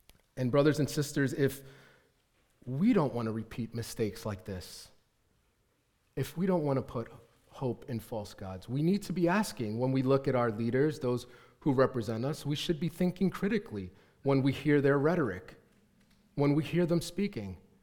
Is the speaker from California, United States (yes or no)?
no; New York, United States; and I was telling her I was from New York.